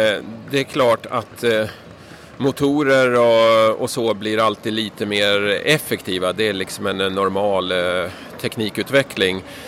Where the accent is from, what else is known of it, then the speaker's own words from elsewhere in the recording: Stockholm, Stockholm County, Sweden; jag är från Stockholm och jag kandiderar till riksdagen